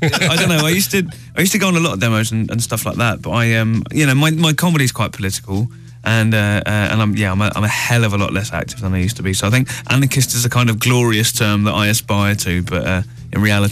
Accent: London, United Kingdom; because I'm from London and I travel a lot

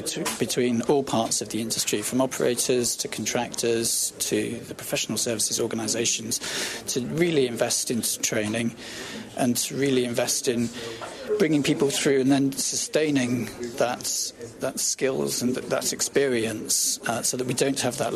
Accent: England, United Kingdom; I think I have probably less familiarity as an Englishman with the Aberdeen market

